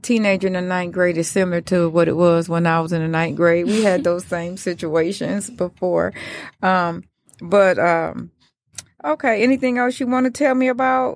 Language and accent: English; Detroit, Michigan, United States; now in Phoenix, United States; I'm originally from Detroit. I was born and raised here. And 4 years ago, I moved out to Phoenix, Arizona, where it's super hot in the summertime.